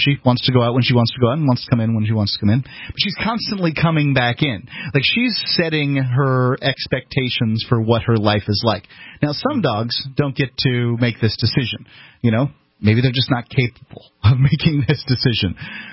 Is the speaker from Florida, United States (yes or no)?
yes; Bradenton, Florida, United States; I grew up across the street. I'm from Bradenton, Florida. This is a circus town.